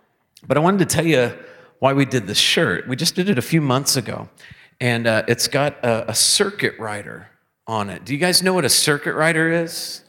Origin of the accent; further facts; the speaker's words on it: Birmingham, Alabama, United States; I would take it back to my hometown, Birmingham, Alabama